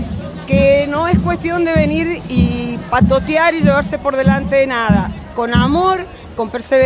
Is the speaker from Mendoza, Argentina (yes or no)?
yes; Mendoza, Argentina; also born or lived in San Marcos Sierra; Y yo vengo de San Marcos Sierra, de Córdoba, pero soy mendocina